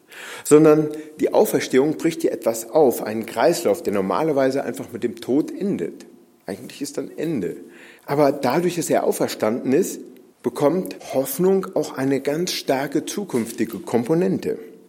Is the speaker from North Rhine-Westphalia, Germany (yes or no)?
yes; Siegen, North Rhine-Westphalia, Germany; naja, ich bin in Siegen aufgewachsen, im Siegerland.